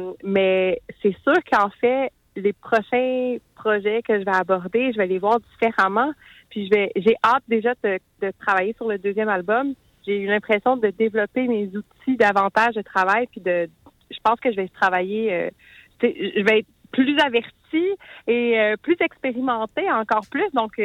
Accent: Sherbrooke, Quebec, Canada; je reviens à Sherbrooke, ma ville natale

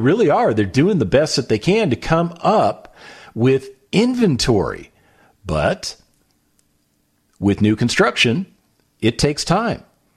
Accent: United States; I mean, I'm an American.

